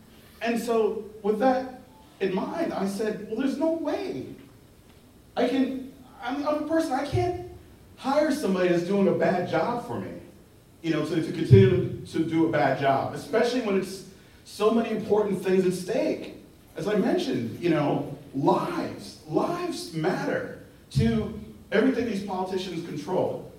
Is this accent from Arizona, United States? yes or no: no; New York City, New York, United States; I grew up in Harlem. I grew up in Harlem in the 70s, early 80s.